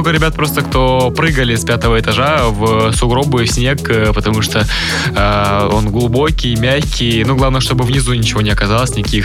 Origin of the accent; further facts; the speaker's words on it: Kamchatka Krai, Russia; вот я оттуда родом. И все время даже, ну, честь для меня говорить, что я с Камчатки.